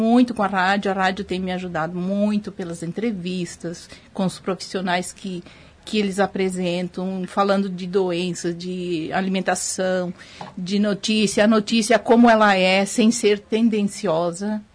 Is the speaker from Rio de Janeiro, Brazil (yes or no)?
no; Machadinho, Rio Grande do Sul, Brazil; now in Caxias do Sul, Brazil; Não, eu sou de Machadinho.